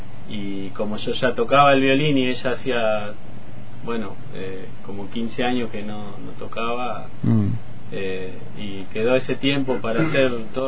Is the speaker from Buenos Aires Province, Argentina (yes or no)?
yes; Quilmes, Buenos Aires Province, Argentina; now in El Chaltén, Argentina; No, yo soy de Buenos Aires, de Quilmes. Mm. Pero bueno, hace muchos años ya que estoy más, quedándome más en el Chaltén, en Santa Cruz.